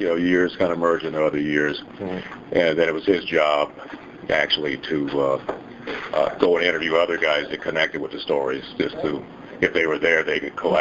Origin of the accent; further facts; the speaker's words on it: Compton, California, United States; growing up in Compton, California